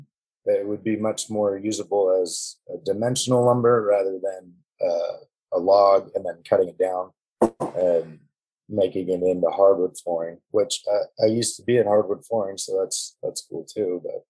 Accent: Boise, Idaho, United States; now in Oregon, United States; I was born and raised in Boise, Idaho, so I kind of want to go back home eventually.

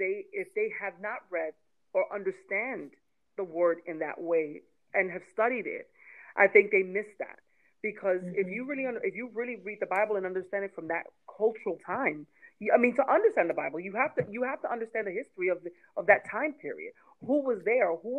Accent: Bronx, New York, United States; my experience within cultures is very limited in growing up in the Bronx

